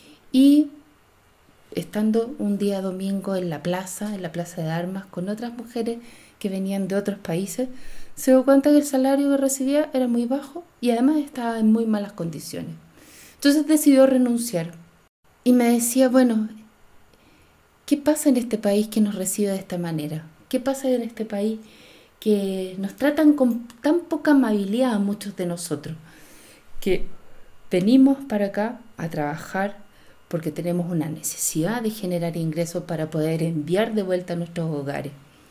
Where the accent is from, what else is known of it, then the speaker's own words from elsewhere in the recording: Chile; Y yo como chilena le decía, y como mujer chilena le decía